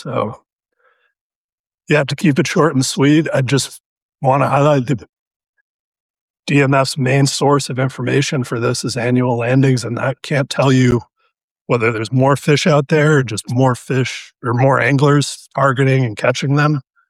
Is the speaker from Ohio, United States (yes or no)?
no; Massachusetts, United States; also born or lived in New York; now in Maine, United States; I am from Maine, well, living in Maine now, from Massachusetts and New York, and also with ASGA.